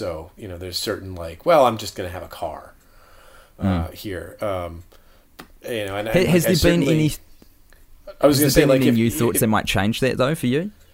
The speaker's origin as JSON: {"language": "English", "country": "United States", "said": "As an American, it's just the beef must flow, I guess."}